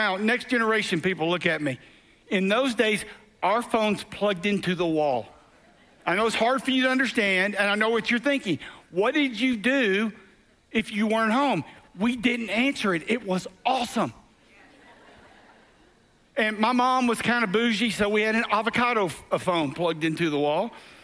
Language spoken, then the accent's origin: English; Angleton, Texas, United States; I grew up in South Texas. I feel like this is kind of my region a little bit. I grew up in a little town called Angleton, Texas, which is about 15 minutes off the coast outside of Houston.